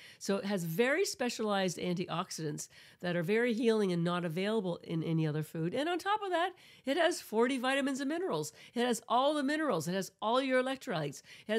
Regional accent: Canada; Fortunately, and this was in Canada because I'm Canadian

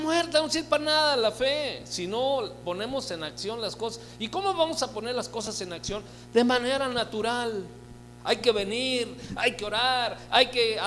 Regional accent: Argentina; Yo estoy hablando como argentino. Necesito ver el árbol genealógico, ¿no? A lo mejor allá de alguno de mis ancestros, allá por la Patagonia.

